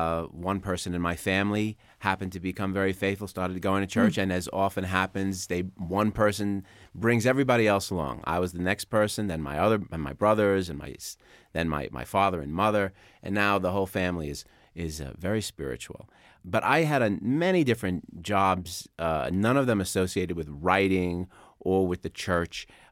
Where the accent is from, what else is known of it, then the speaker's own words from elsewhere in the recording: Brooklyn, New York, United States; accent: New York; I'm actually from Brooklyn, so I try to keep the accent down a little bit. I spent my whole life in New York. I'm still there.